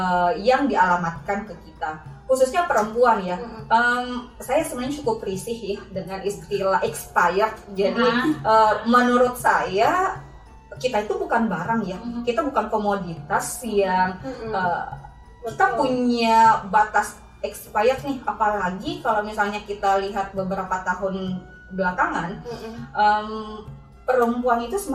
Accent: Bone, South Sulawesi, Indonesia; Kemudian kedua, saya dari Bone.

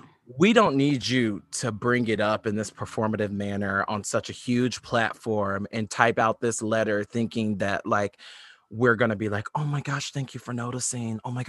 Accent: Illinois, United States; I came from Southern Illinois, like a majority of Black people I know are just family and my town is like very, very white.

